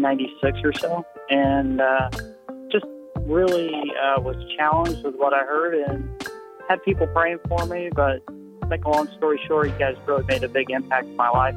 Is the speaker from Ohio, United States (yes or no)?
no; Wichita, Kansas, United States; I'm from Wichita, Kansas.